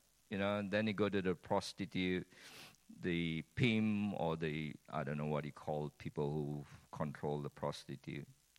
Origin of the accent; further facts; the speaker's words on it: Indonesia; So I know in Western church, not criticizing, you know, I'm from Indonesia.